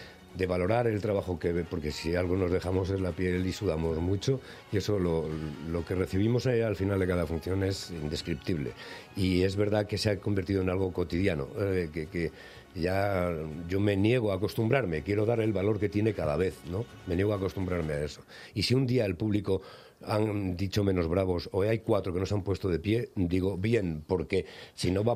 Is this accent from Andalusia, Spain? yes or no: no; Zaragoza, Aragon, Spain; Yo recuerdo que yo soy aragonés, soy nacido en Zaragoza, de familia muy aragonesa